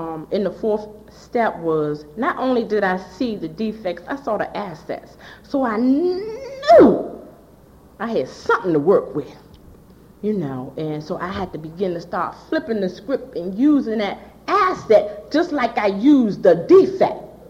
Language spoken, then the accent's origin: English; Washington, District of Columbia, United States; He don't know. I'm from Washington, D.C. He need to know what he working with.